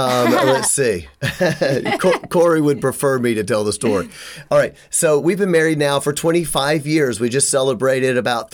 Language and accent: English; Memphis, Tennessee, United States; I'm from Memphis. She's from Wisconsin.